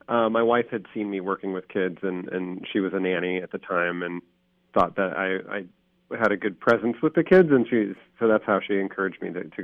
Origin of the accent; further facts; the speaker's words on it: Camas, Washington, United States; I grew up in the Camas, Vancouver area. So I attended Camas School District schools, but our address was Vancouver. So we lived in, you know, the country of Southwest Washington.